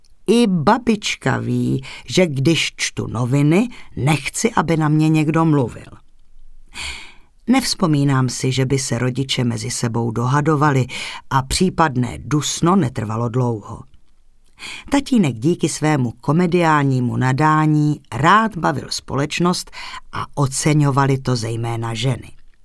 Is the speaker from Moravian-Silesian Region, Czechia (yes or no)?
no; Chlumec nad Cidlinou, Hradec Králové Region, Czechia; Narodila jsem se v Chlumci nad Cidlinou, městečku spojeném s porážkou selské rebelie z období Marie Terezie. Se starším bratrem jsem vyrůstala v rodině učitele češtiny na základní škole a mzdové účetní.